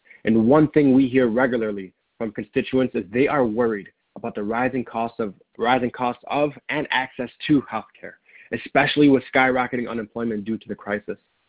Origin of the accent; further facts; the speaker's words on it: Dearborn, Michigan, United States; the residents of my hometown, the city of Dearborn.